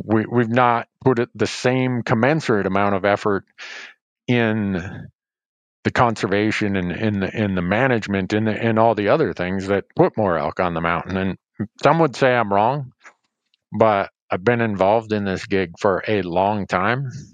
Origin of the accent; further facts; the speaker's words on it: Montana, United States; And, I look at my home state of Montana. We've had a huge shift of where elk actually occur.